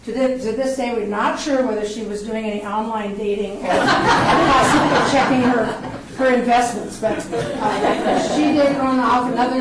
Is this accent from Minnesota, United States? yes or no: yes; Minnesota, United States; I'm from Minnesota.